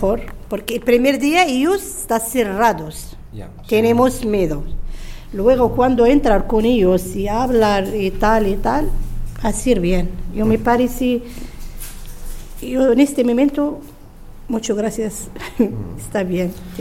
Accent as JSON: {"language": "Spanish", "town": "Oujda", "region": "Oriental", "country": "Morocco", "second_language": "Spanish", "lives_now": "Spain", "said": "Yo vivo en Oujda, en nación de Oujda. Oujda en Marruecos, cerca de Mnidia, en frontera de Algeria. Pues mi país muy bueno, también grande como Irón."}